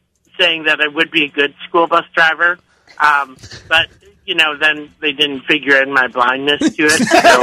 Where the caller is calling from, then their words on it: Waukesha, Wisconsin, United States; I'm calling from Waukesha, Wisconsin.